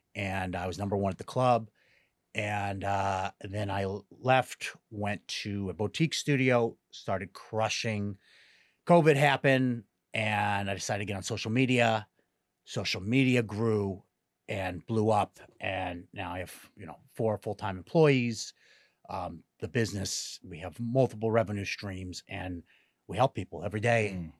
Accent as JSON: {"language": "English", "town": "Portville", "region": "New York", "country": "United States", "tie": "born or raised there", "said": "I grew up in Portville, New York, population 959 people."}